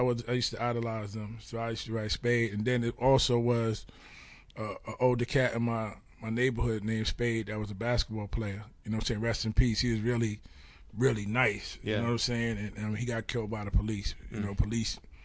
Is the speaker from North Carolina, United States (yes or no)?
no; New York City, New York, United States; I'm from East River, so he would come through and he'd have his gang colors on. You know, growing up in the hood, that was the coolest thing to us